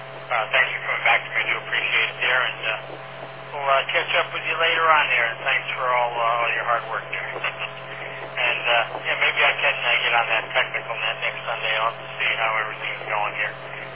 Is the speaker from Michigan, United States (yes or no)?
no; Long Island, New York, United States; I'm originally from Long Island